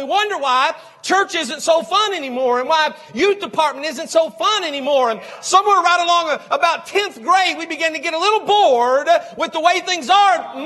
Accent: Louisville, Kentucky, United States; also born or lived in Harlan County, Kentucky; I never thought growing up in Louisville and then bouncing down to Harlan, Harlan County, Kentucky. Most people don't even know where it's at.

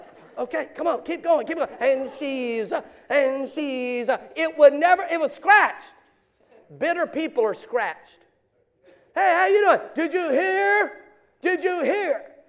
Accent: Baton Rouge, Louisiana, United States; So I'm growing up in Baton Rouge, Louisiana. My dad's never home.

